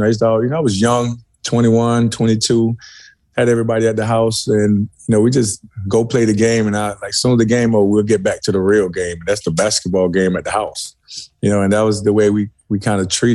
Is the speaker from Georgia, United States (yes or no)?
no; Immokalee, Florida, United States; Yeah, I grew up in Immokalee